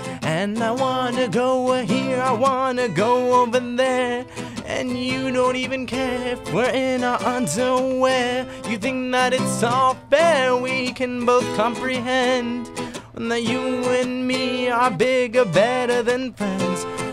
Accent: Mexico; also born or lived in Mission Viejo; now in United States; I'm from, born in Mission Viejo, but I was raised in Mexico.

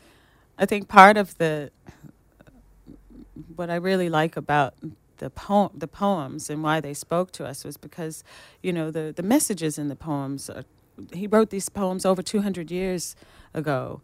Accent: Kentucky, United States; basically paying homage to my family in Kentucky, because we're from Appalachia, we're a coal mining family

